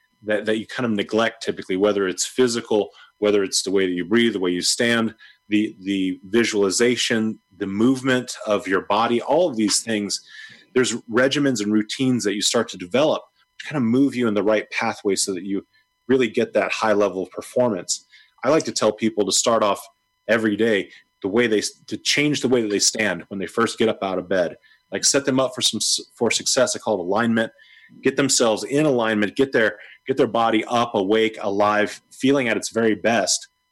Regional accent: Florida, United States; Well, growing up in Florida, where the highest elevation is less than 400 feet

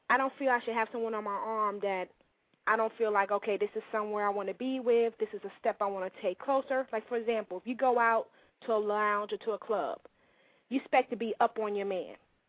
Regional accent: New York City, New York, United States; I am from New York City.

